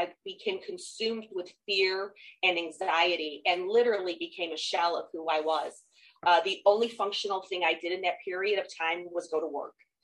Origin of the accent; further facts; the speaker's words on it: Detroit, Michigan, United States; And born and raised in Detroit, in Metro Detroit. I have always lived here, never lived anyplace else.